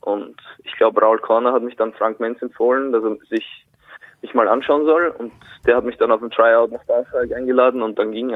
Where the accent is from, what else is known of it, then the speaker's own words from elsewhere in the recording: Güssing, Burgenland, Austria; Also ich bin in Güssing geboren